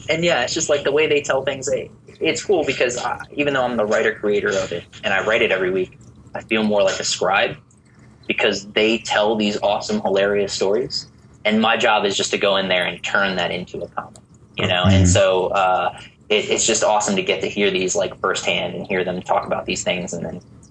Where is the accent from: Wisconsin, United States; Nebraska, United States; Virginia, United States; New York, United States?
New York, United States; Queens; So, you know, growing up in Queens and having a dude from Queens explain these things to me